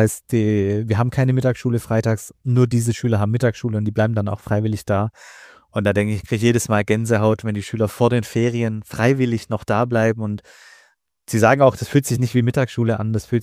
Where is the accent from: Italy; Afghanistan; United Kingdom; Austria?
Afghanistan; German is a second language; now in Germany; Wir sind ja als geflüchtete Menschen aus Afghanistan hergekommen und sind mit anderen zusammen geflohen, die es einfach nicht geschafft haben hierher.